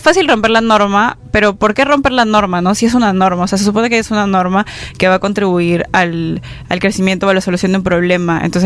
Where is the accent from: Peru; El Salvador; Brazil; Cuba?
Peru; somos, digamos, ciudadanos, somos peruanos y pertenecemos a... vivimos todos en una misma ciudad.